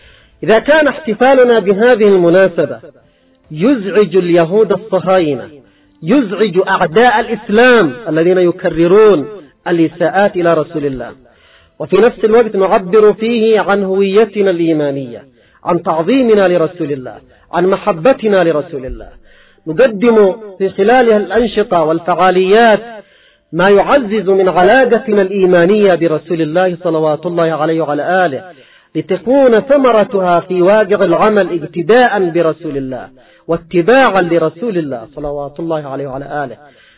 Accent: Yemen; كيف كان صدى الاحتفال الكبير في العام الماضي على مستوى بلدنا اليمن

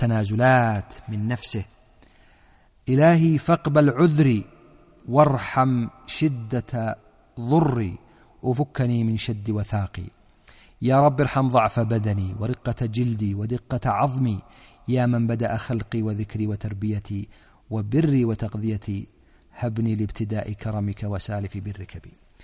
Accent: Yemen; ولم آتيك بصفتي مثلا يمني

